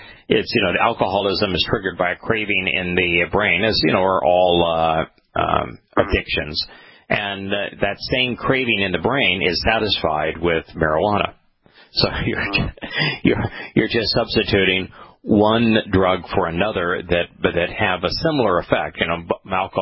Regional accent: Ireland; And one of the things is that as a Irishman, I'm predisposed to blabbering.

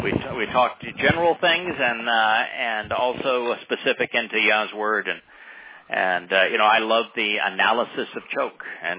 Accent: United States; I'm Sioux Indian.

